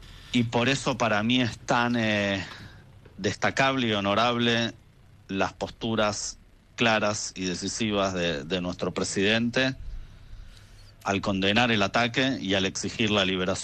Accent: Argentina; Hace 15 más o menos, misma situación. ¿De dónde sos? De Argentina.

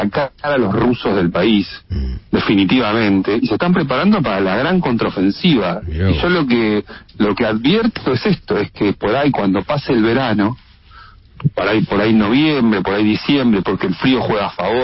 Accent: Donetsk, Donetsk Oblast, Ukraine; yo vengo de Donetsk, de la frontera en el límite con Zaporilla

